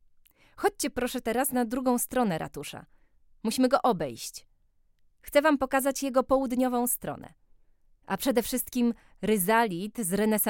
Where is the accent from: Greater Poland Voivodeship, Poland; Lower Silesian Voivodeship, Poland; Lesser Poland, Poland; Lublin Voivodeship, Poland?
Lesser Poland, Poland; Tarnów; uwielbiam moje rodzinne miasto, to fakt.